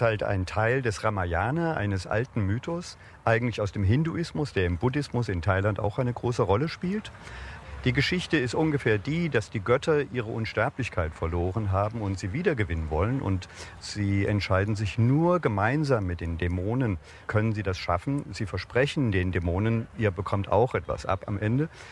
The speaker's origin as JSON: {"language": "German", "town": "Baunatal", "region": "Hesse", "country": "Germany", "said": "hier in dem kleinen Dorf, wo ich herkomme, Baunatal"}